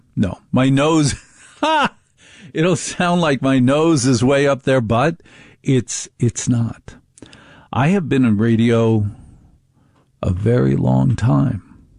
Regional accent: New Jersey, United States; I'm from Jersey. I get it.

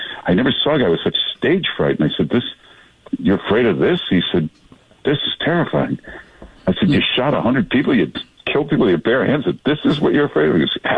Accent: Midwest, United States; I'm from the Midwest. I like hearing Midwestern stuff, Middle America kind of stuff.

